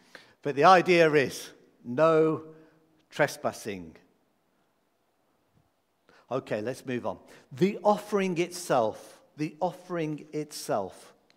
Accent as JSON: {"language": "English", "region": "Midlands", "country": "United Kingdom", "tie": "born or raised there", "said": "Now, I grew up in the Midlands. I might still have a little bit of my accent. Most of it tends to have gone. When I go back home now, they call me a southerner, a southern softy."}